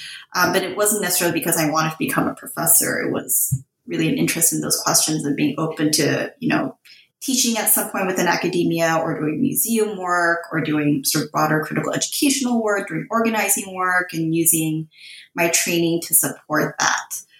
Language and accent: English; California, United States; I grew up in Southern California.